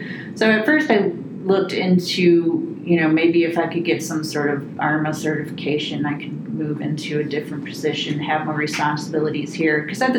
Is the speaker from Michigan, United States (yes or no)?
yes; Detroit, Michigan, United States; I'm from Detroit originally. My mom lives in Sterling Heights, so I could move back and stay with her if I needed